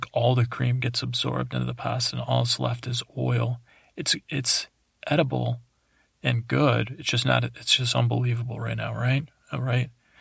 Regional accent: East Coast, United States; And actually, I grew up on the East Coast.

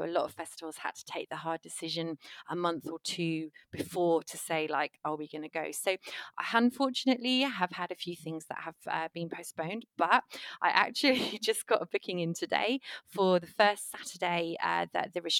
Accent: Worthing, South East England, United Kingdom; we were due in my hometown of Worthing, which is on the South Coast.

